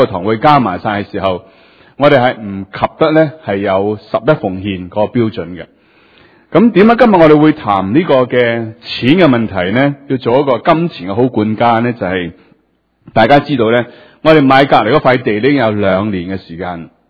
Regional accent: Guangdong, China; 好似我係广东人，我听到自己广东话，

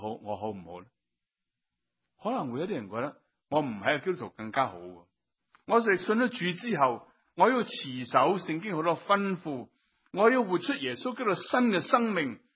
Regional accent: China; 这是我们中国人最重要的。

